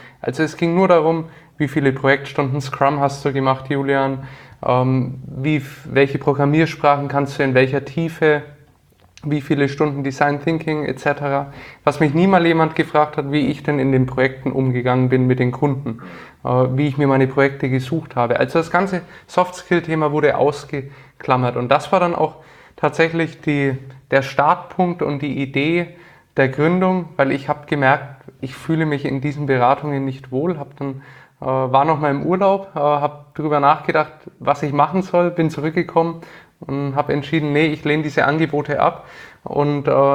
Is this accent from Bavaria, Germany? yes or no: yes; Nuremberg, Bavaria, Germany; wie man unschwer hören kann, ich komme aus Nürnberg, aus dem schönen Frankenland und bin hier geboren und aufgewachsen, war dann zum Studium mal in Bamberg